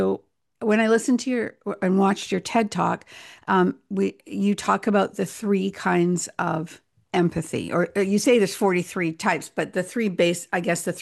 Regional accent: Canada; even though I'm Canadian, she's in corporate America

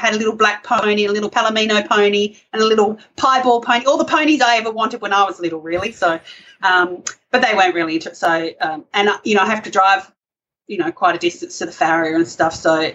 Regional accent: Australia; They all like our accent, but I don't know what my accent is.

